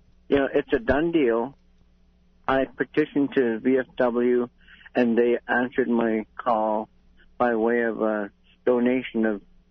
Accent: Bethel, Alaska, United States; here in beautiful downtown Bethel. It's my hometown.

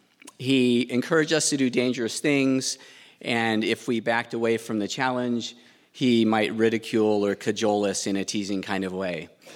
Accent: Ventura, California, United States; We grew up in Ventura, California, and surfing.

